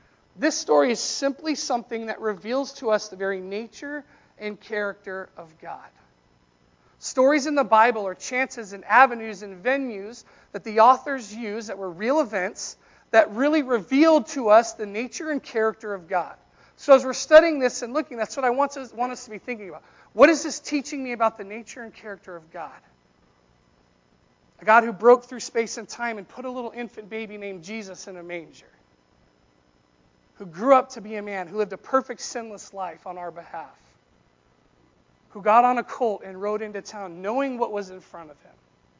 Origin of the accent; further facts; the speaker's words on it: Colorado, United States; I'm from Colorado. It's a mile high, right?